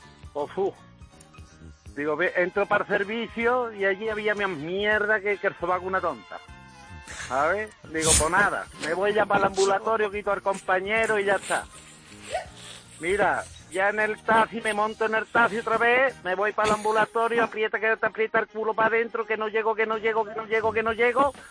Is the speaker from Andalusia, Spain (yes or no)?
yes; Lora del Río, Andalusia, Spain; Tengo que poner de antemano que Lora de Río, vamos, soy de Lora de Río, bueno, del priorato.